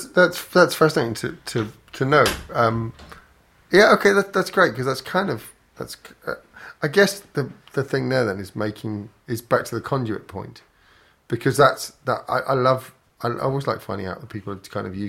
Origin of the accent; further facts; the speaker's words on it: Berwick-upon-Tweed, North East England, United Kingdom; Growing up in Berwick-on-Tweed, where I was physically remote, but not New Zealand remote.